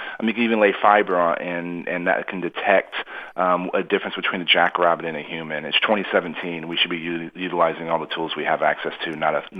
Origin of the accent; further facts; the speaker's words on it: San Antonio, Texas, United States; In my hometown, Toyota makes cars in San Antonio, and some of those inputs are coming in from Mexico.